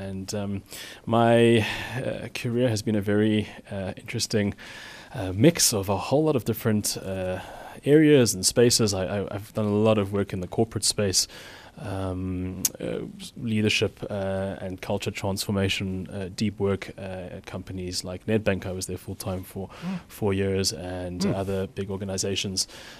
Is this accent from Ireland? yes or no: no; Cape Town, Western Cape, South Africa; I hail from Cape Town.